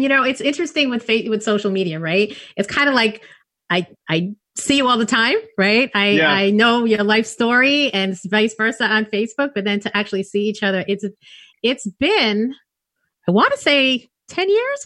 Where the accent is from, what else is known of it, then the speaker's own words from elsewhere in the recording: Massachusetts, United States; So we moved out to Brooklyn. So it was really, and I didn't know anyone. I was from Massachusetts.